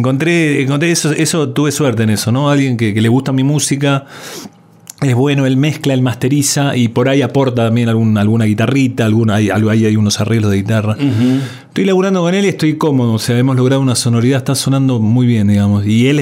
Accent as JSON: {"language": "Spanish", "region": "Buenos Aires", "country": "Argentina", "tie": "born or raised there", "said": "Yo me crié en Buenos Aires, arranqué con una banda punk cuando era adolescente, viví un poco todos los primeros años de la democracia"}